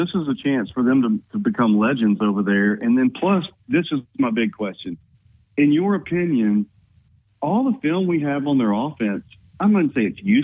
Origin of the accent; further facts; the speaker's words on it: Louisiana, United States; You know, I'm from Louisiana